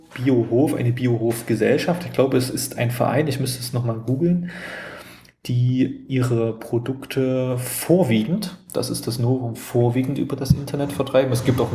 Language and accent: German; Thuringia, Germany; ich kann meinen Grad der Sozialisation einfach dann nicht überspringen als Thüringer.